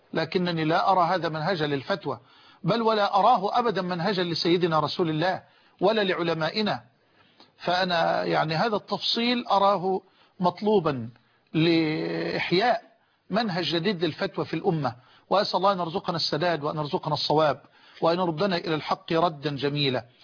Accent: Egypt; بلدنا مصر

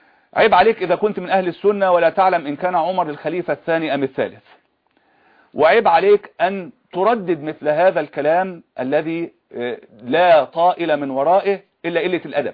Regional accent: Egypt; يخصني أنا كمصري

